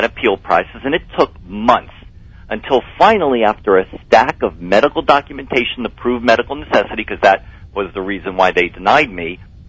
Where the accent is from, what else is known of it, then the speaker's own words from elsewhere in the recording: North Miami Beach, Florida, United States; Born and raised in North Miami Beach, Florida. I'm a native Floridian.